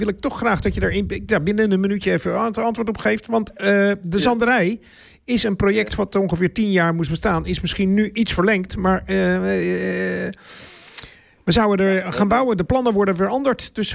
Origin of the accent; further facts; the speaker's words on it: Rijnsburg, South Holland, Netherlands; Want ik kom zelf uit Rijnsburg.